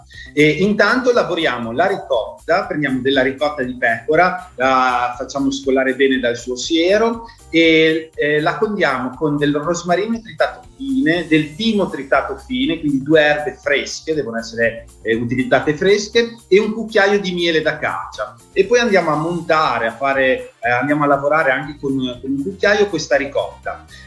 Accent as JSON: {"language": "Italian", "town": "Modena", "region": "Emilia-Romagna", "country": "Italy", "said": "No, io sono di Modena."}